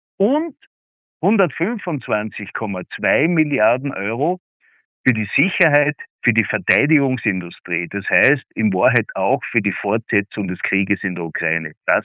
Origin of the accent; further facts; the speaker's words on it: Tyrol, Austria; Wenn Sie sich die Situation der kleinstrukturierten Landwirtschaft, zum Beispiel bei uns in Tirol, anschauen.